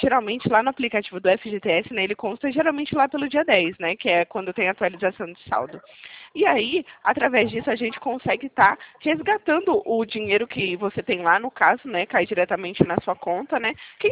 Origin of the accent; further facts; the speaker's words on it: Valinhos, São Paulo, Brazil; eu sou daqui de Valinhos